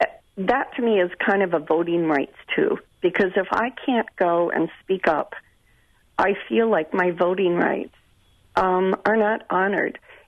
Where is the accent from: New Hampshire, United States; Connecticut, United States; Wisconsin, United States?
Wisconsin, United States; I'm from Wisconsin, and our last assembly and what the government signed was done behind closed doors.